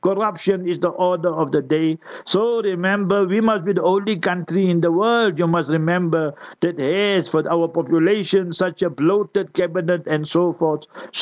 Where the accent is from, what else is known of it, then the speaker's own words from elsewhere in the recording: KwaZulu-Natal, South Africa; My hometown, few days ago, they torched and they burned 9 trucks. Last night, again there, you must remember, near Durban and so forth